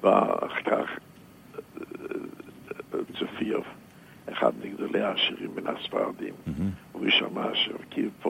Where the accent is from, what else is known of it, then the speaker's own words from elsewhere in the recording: Jerusalem, Jerusalem District, Israel; born there; אני נולדתי במזכרת משה.